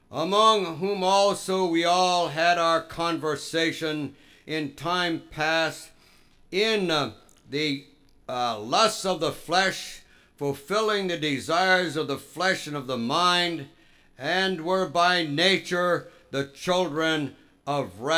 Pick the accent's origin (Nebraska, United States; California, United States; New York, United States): New York, United States; New York City; born there; And you remember that I was born in New York City of people in the theater, theatrical people.